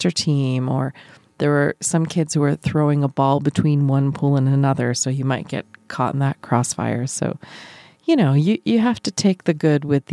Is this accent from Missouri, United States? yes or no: no; New Brunswick, New Jersey, United States; the pool in my hometown, we had a community pool in my hometown in New Brunswick, but I never swam in it.